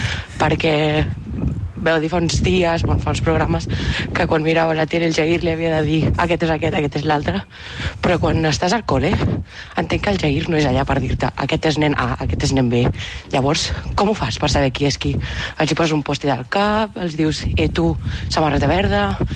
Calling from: Maastricht, Limburg, Netherlands; de Maastricht, aquí a Holanda.

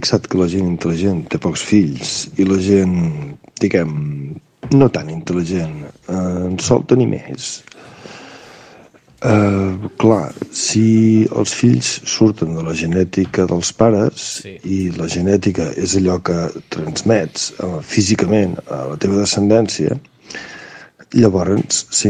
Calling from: Vic, Catalonia, Spain

